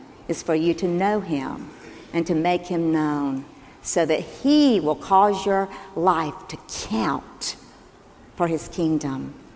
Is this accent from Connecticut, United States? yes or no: no; Greer, South Carolina, United States; when I grew up in the Appalach Mill Village near Greer, South Carolina, there were churches, two churches, and a schoolhouse built by the mill owners.